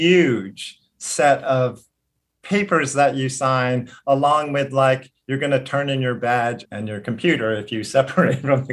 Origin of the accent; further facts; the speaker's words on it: Hawaii, United States; I was born in Hawaii. I grew up here. My family celebrated over 100 years of being here in Hawaii.